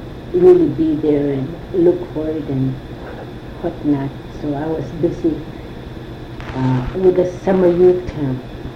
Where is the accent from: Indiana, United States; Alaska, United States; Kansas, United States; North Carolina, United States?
Alaska, United States; Barrow; We're in Barrow. We were raised in Barrow. Our family's in Barrow.